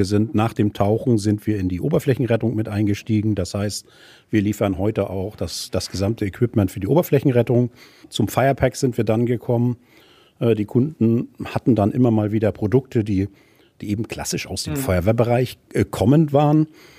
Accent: Northern Germany, Germany; Ich bin Norddeutscher durch und durch.

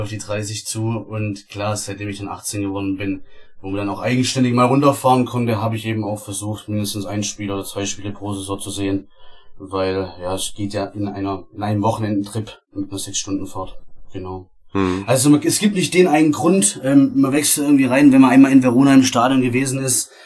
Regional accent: Baden-Württemberg, Germany; Ich komme aus Baden-Württemberg

